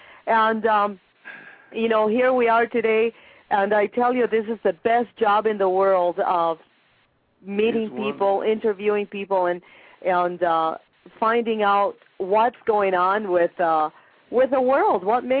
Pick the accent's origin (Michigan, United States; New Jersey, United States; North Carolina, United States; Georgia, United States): New Jersey, United States; Union City; I can't believe you were in the Bronx, and I was in Union City, New Jersey, growing up, probably around the same time.